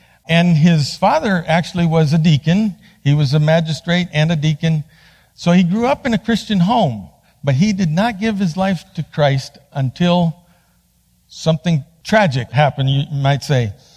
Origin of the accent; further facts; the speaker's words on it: Bolivia; I was born and raised in Bolivia. My parents were doing Bible translation when I came along